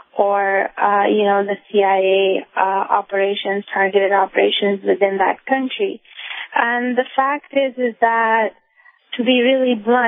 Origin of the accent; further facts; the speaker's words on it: Pakistan; You know, I'm saying that as a Pakistani woman.